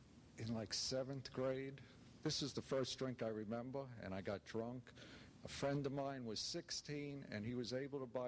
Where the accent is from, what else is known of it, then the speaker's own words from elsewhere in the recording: New York, United States; Anyway, I was born in Brooklyn. Grew up in New York.